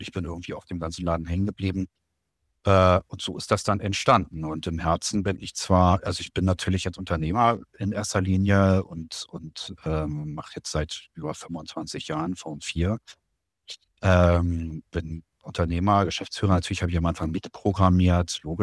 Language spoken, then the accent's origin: German; Hanover, Lower Saxony, Germany; moved away as an adult; now in Berlin, Germany; Bin dann damals nach Berlin gezogen, von Hannover, wo ich groß geworden bin. Dann eben mit 21 nach Berlin gezogen